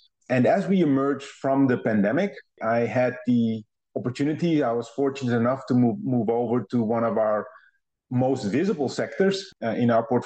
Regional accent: Netherlands; I'm originally Dutch, so I'm from the Netherlands, and that's also where I started my career with DHL.

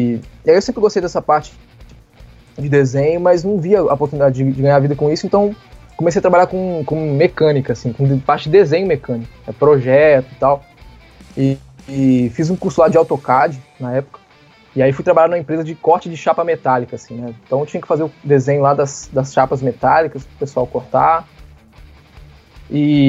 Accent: Minas Gerais, Brazil; Eu sou de Minas Gerais, né? Então eu sou mineiro.

